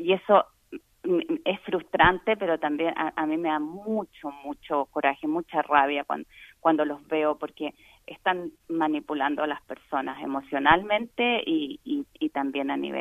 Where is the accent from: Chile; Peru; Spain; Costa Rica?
Chile; a mí como latina, lo que más me molesta en particular, cuando tú estás todavía, tienes familia en tu país de origen, por ejemplo, en mi caso en Chile